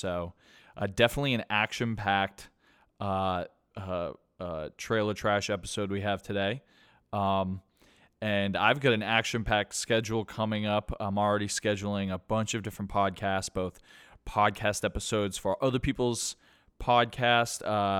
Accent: Brockton, Massachusetts, United States; Growing up in Chatham West during the summer, hanging out at the pool, basically just running amok

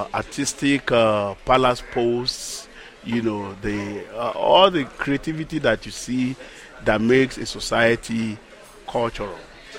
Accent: Ile Ife, Osun, Nigeria; Well, Ile Ife, my hometown, is the cradle of Yoruba race.

